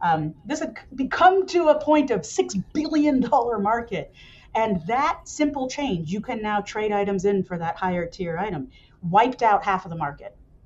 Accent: United States; Michael's Austrian and I'm American, so we just, you know, we literally don't speak the same language

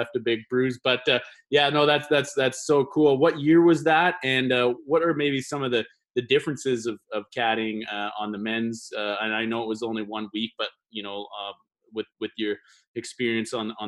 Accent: Canada; obviously as a Canadian, that was something that we rode really hard

